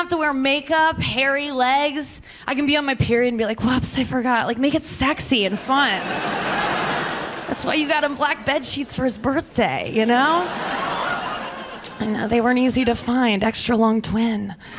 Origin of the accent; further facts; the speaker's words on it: Missouri, United States; I come from Missouri where there are a lot of pro-lifers. They have a lot of billboards.